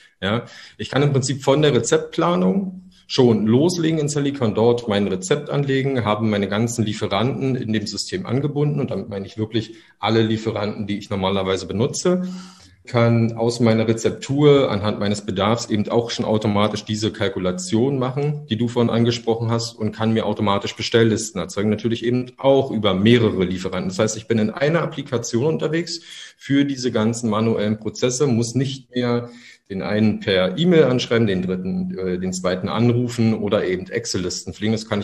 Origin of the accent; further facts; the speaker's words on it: Berlin, Germany; Ich komme aus Berlin, bin gebürtiger Berliner